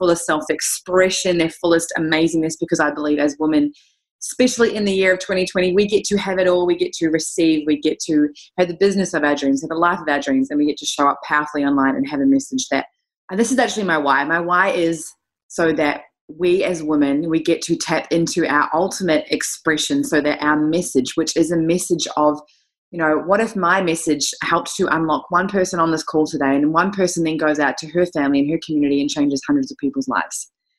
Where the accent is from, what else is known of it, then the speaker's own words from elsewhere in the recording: Gold Coast, Queensland, Australia; I come all the way from the Gold Coast of Australia. I am 31 years old.